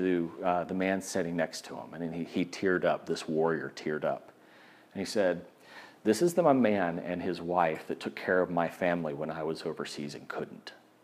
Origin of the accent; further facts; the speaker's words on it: Texas, United States; Which, as a Texan who likes a 10-foot tall privacy fences, that's kind of awkward